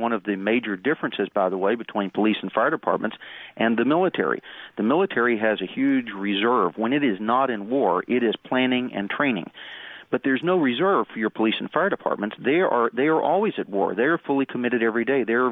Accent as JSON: {"language": "English", "region": "Texas", "country": "United States", "said": "Now, I'm from Texas, and there's an old tradition in Texas that goes back 150 years that if you have a problem, you look first to your local neighbor."}